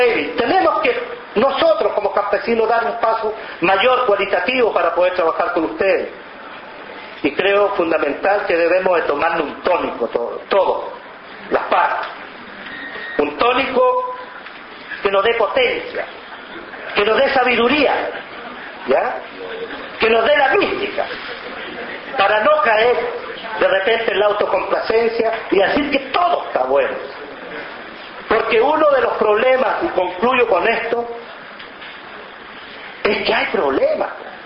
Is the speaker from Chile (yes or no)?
yes; Chile; Y lo digo de forma muy especial, soy chileno